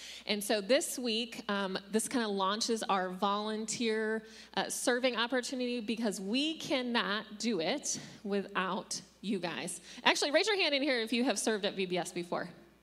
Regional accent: Texas, United States; I'm from Texas and we keep losing it.

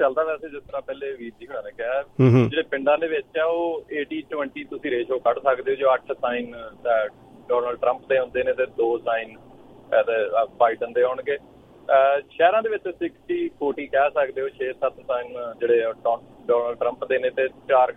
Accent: Canada; ਮੈਂ ਕਿਹਾ ਮੈਂ ਤਾਂ ਕੈਨੇਡੀਅਨ ਹਾਂ

